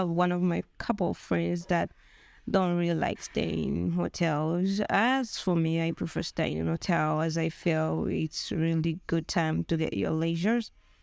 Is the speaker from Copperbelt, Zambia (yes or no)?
yes; Ndola, Copperbelt, Zambia; I am from Zambia, Ndola, which is situated in the Copper Belt province.